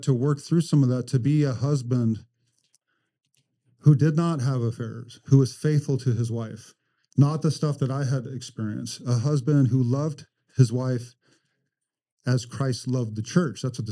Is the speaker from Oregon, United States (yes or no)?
yes; Klamath Falls, Oregon, United States; And I grew up in Klamath Falls, which is in Southern Oregon.